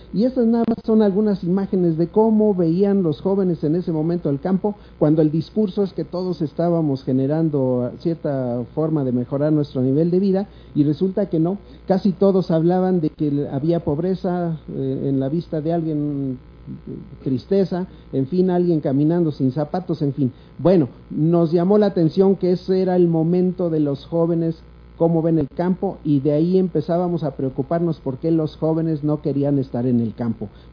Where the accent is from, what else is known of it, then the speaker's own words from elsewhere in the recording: Mexico; todos nosotros como mexicanos tenemos una gran responsabilidad en el destino de este país